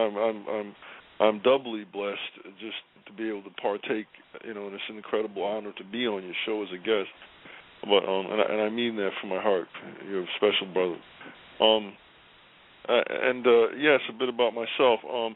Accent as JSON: {"language": "English", "town": "New York City", "region": "New York", "country": "United States", "tie": "born or raised there", "said": "I grew up in Brooklyn and Bedford-Stuyvesant."}